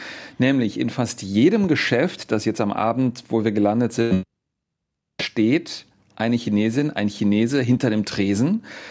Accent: Germany; Und ich sagte, ich bin Deutscher.

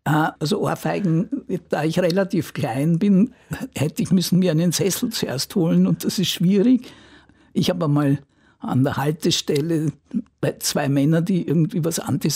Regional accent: Vienna, Austria; Ich sage, ich bin Wienerin. Das ist mir schon lieber. Also Wien ist mir nahe, alles andere, also da fremdel ich ein bisschen.

